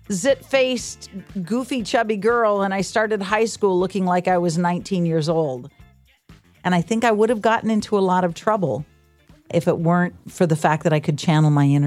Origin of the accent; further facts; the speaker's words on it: Reedsport, Oregon, United States; I grew up on the Southern Oregon coast.